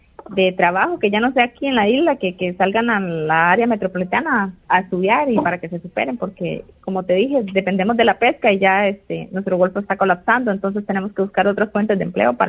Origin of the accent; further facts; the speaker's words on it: Isla Venado, Puntarenas, Costa Rica; uno dice, vengo de Isla Venado, y la gente asombra y dice, ¿y a dónde es eso?